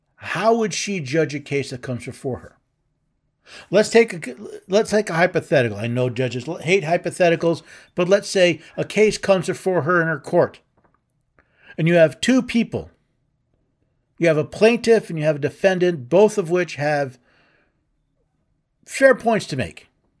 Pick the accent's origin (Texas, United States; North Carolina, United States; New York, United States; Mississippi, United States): New York, United States; New York City; So, I grew up in the 60s and 70s. I was born in New York City. I lived in a neighborhood where 49% of the kids were black, 49% Puerto Rican, and 2% everything else.